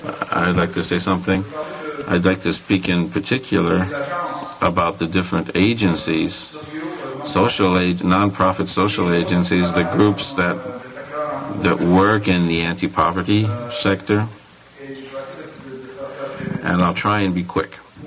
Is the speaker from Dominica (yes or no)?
no; Fabre, Quebec, Canada; born there; I come from a small village. I was born in Fabre, in Abitibi, which is a small village.